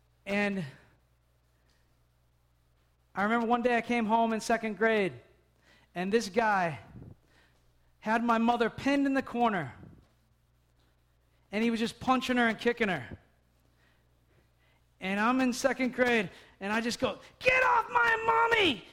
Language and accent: English; New England, United States; We're in New England, Colby, leave me alone. I grew up in New England.